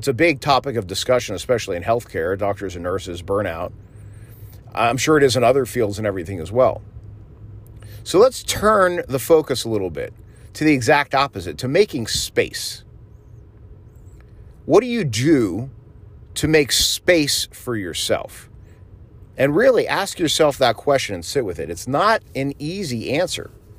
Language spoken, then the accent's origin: English; Florida, United States; I grew up in South Florida, and so I was mowing lawns to make extra money.